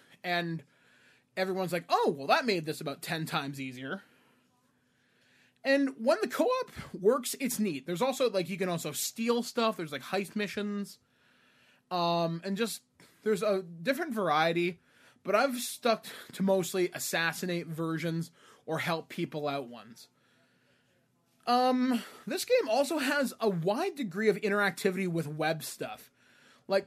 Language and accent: English; Canada; Now, me being Canadian, yes, I have taken French in school, but nothing beyond the 10th grade, which was required for me. I'm 33 years old.